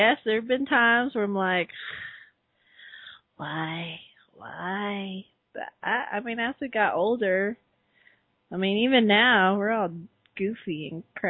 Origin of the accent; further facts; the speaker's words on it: the South, United States; He's like, well, I'm from the South. I was like, I am too.